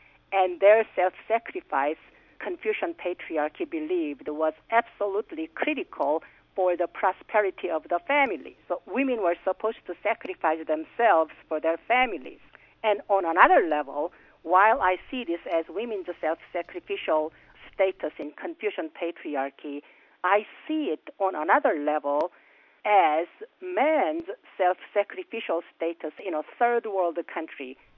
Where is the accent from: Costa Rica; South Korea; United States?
South Korea; moved away; when I was growing up in South Korea, I did have an American dream because I thought in America, women have a bit more freedom than they do in South Korea.